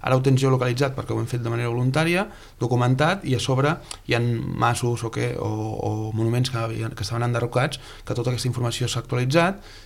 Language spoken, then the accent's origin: Catalan; Sabadell, Catalonia, Spain; Jo sóc de Sabadell i ens van guanyar els de Terrassa al final.